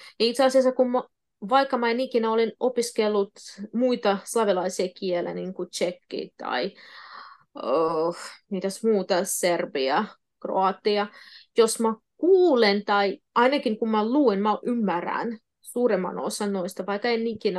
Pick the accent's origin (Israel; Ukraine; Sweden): Ukraine; born there; first language Russian; Finnish is a second language; mä puhun 6 kieltä, sisältäen mun äidinkieliä. Niin kuin venäjä on mun eka äidinkieli, sitten ukraina, koska mä olin syntynyt ja kävin koulussa Ukrainassa. Ja sitten vieraista kieliä, se on totta kai suomi, englanti, espanja ja puola.